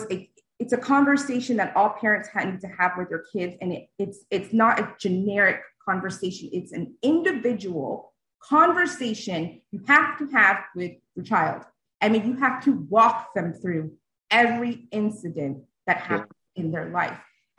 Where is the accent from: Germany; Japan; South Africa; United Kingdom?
United Kingdom; England; now in Orlando, United States; I originally from England. No, I don't have my accent anymore, but it does come out once in a while.